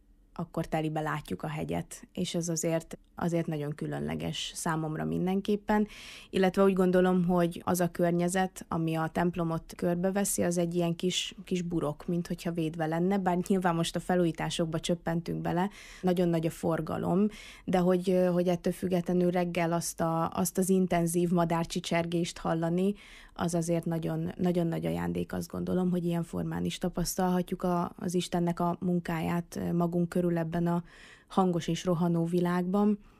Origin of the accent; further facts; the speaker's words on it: Great Hungarian Plain, Hungary; bár alföldi gyerek vagyok, és abszolút a síkságon nőttem föl